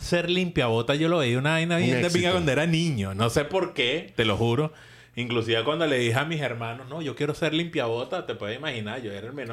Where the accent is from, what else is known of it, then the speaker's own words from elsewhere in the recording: Venezuela; yo cuando era chamo en Venezuela, que jugaba fútbol sala